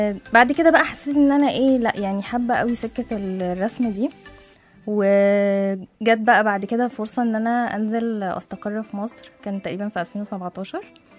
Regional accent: Saudi Arabia; أنا نشأت في السعودية، يعني والدي كان بيشتغل هناك من زمان قوي

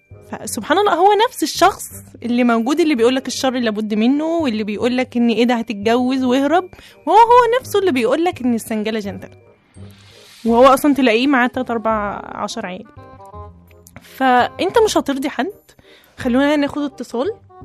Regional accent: Egypt; ان احنا عندنا في مصر احنا الجواز متعلق بسن

